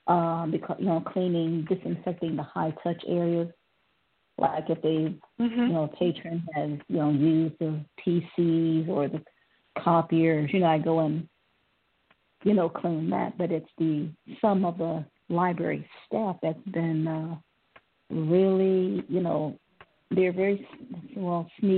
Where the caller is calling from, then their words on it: Ohio, United States; calling from Ohio.